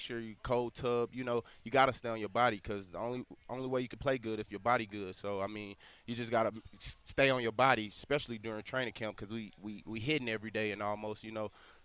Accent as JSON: {"language": "English", "town": "Little Rock", "region": "Arkansas", "country": "United States", "said": "I'm from Little Rock, Arkansas"}